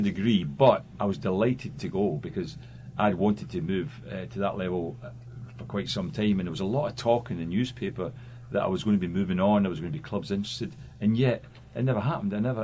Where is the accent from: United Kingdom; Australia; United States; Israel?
United Kingdom; Stevenston, Scotland; also born or lived in Kilwinning; I was brought up in Stevenston, though. That was the next town to Kilwinning. Kilwinning was where the maternity hospital was, where I was born.